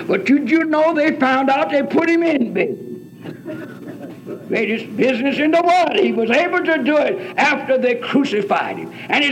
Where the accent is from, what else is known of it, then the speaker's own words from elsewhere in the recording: United States; I'm glad I'm an American. I'm glad I'm born in America. They tell me I'm African, but no, I've never been there.